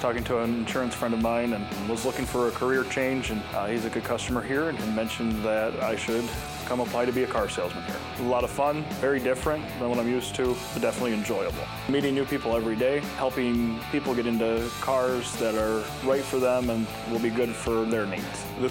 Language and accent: English; Owendale, Michigan, United States; from Owendale.